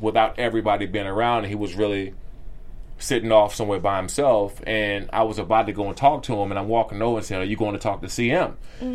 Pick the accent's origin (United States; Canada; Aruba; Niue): United States; Maryland; I'm from Maryland and I'm from the DMV area, right? Mm-hmm. I'm from the East Coast.